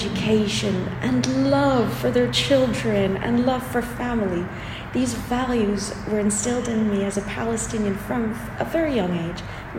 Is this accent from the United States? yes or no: no; Canada; I had the privilege of growing up in Canada with international students. At the same time, I had the privilege of having deep roots into Palestine, being home and having my parents who speak with very heavy Arabic accents.